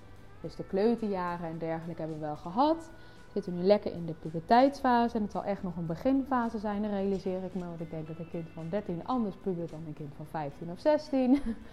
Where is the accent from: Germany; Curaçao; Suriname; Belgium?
Curaçao; born there; Ik ben geboren op Curaçao. Mijn ouders zijn allebei van Nederlandse nationaliteit.